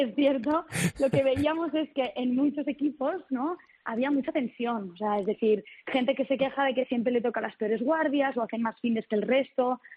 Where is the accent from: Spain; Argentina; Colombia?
Spain; Barcelona, Catalonia; also born or lived in United States; yo soy de Barcelona, pero estudié biomedicina en Estados Unidos, en Harvard